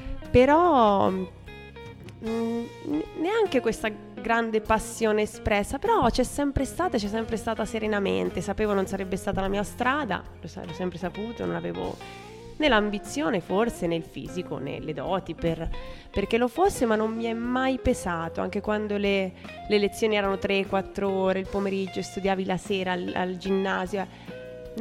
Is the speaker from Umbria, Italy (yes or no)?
yes; Perugia, Umbria, Italy; sono nata e cresciuta a Perugia, poi ho un po' girato.